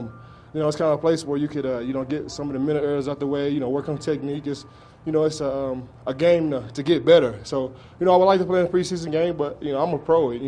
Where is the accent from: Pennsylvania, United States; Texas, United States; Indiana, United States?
Texas, United States; Dallas; No. I'm from Dallas, Texas. You know, I went to school in Central Texas